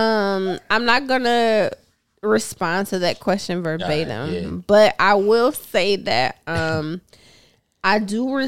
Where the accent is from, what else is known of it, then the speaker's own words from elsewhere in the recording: Detroit, Michigan, United States; now in Charlotte, United States; Y'all know I'm from Detroit. Well, the people who do know me, I'm from Detroit. Charlotte's my second home